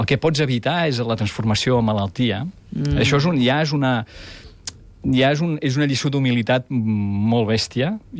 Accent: Manresa, Catalonia, Spain; Jo soc manresà, eh?

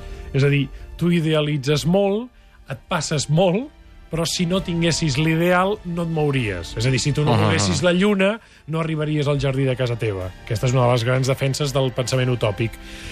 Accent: Catalonia, Spain; En aquest sentit, som, jo diria, poc maquiavel·lístics, els catalans.

